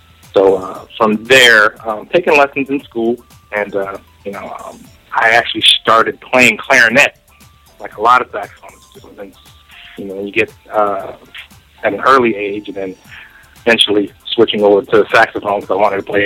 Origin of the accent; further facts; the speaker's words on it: Philippines; born there; Actually, I was born in the Philippines and been part of a military household.